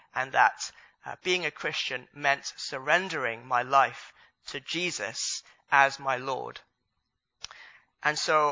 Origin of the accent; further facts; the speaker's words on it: Hong Kong; also born or lived in Leeds, United Kingdom; So I was born in this country, actually. I was born in Leeds, in Yorkshire, my mum went to university there, and my aunt used to work there. So, yeah, we do have some links with Yorkshire. So I was born there, which is brilliant. After I was born, my parents took me back to Hong Kong, so that I grew up in Hong Kong.